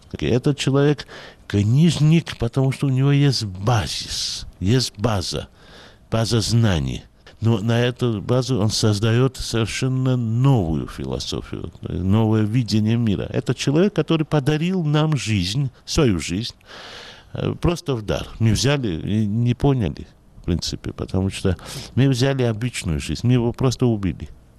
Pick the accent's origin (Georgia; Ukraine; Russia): Georgia; Я очень горд, и мы вообще грузины очень горды